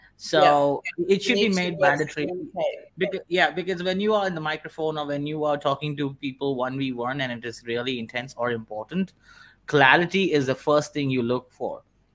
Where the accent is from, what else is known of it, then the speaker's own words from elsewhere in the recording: India; I'm from India and I just have this.